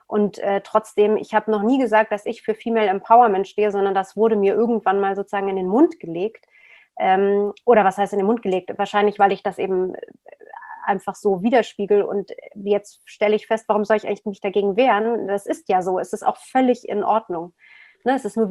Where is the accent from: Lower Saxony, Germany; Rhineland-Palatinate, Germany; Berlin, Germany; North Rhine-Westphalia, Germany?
Berlin, Germany; born there; Ich bin in West-Berlin geboren, was wie eine Insel damals war.